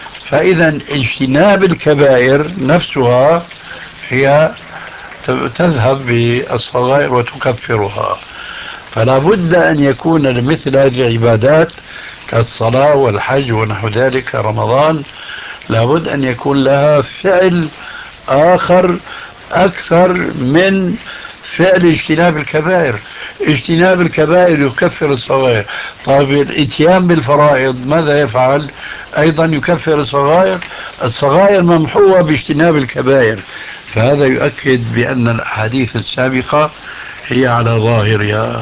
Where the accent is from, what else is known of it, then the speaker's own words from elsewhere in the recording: Syria; وكما يقول عندنا في سوريا